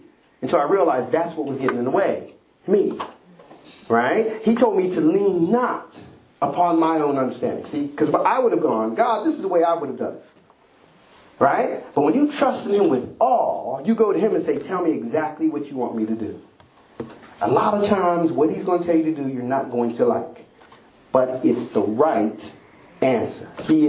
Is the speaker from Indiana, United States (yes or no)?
no; Pittsburgh, Pennsylvania, United States; also born or lived in Philadelphia; I told you I'm from Pittsburgh, so I told you in two different places. I lived in Philly, but I'm from Pittsburgh